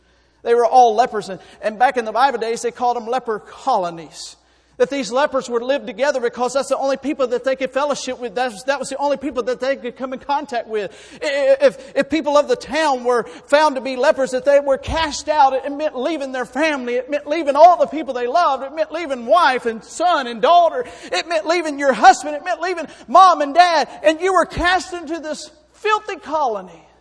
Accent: United States; I love explosives. I'm an American.

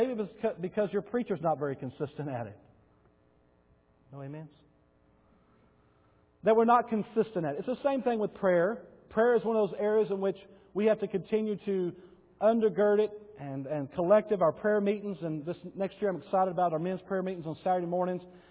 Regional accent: Bowie, Texas, United States; I lived 20 miles away from Tanya. And she lived in Nakona. I was from Bowie.

